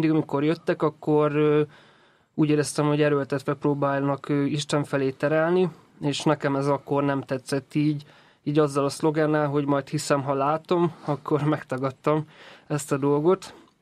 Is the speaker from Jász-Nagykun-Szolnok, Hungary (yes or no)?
yes; Jász-Nagykun-Szolnok, Hungary; Hát én ugye alapvetően egy vidéki srác vagyok, Szolnok-Vár megyéből származom.